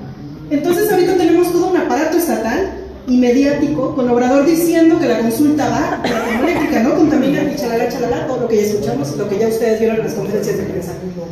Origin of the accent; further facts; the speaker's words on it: Cuautla, Morelos, Mexico; soy del colectivo El Zurdo, soy de Cuautla. Todavía estoy dentro de la zona afectada, como todos mis compañeros del colectivo.